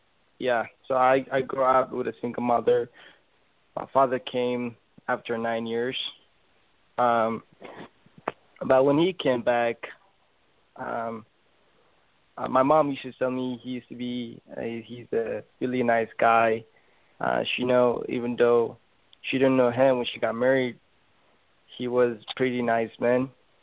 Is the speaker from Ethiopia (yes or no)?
yes; Ethiopia; I'm from Ethiopia. It's in the east of Africa. I was born in July 29, 1997. My father, he had a store in Ethiopia